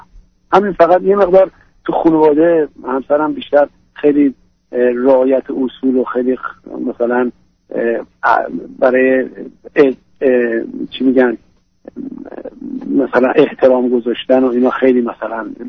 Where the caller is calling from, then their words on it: United States; من از امریکا هستم.